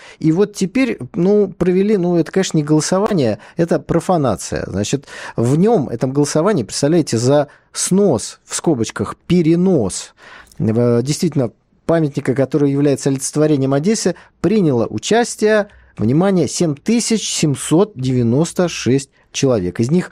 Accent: Saint Petersburg, Russia; я как выходец из Питера в данном случае промолчу

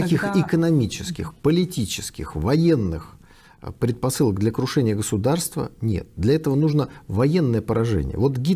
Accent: Saint Petersburg, Russia; Поскольку я был из Ленинграда, ко мне относились хорошо

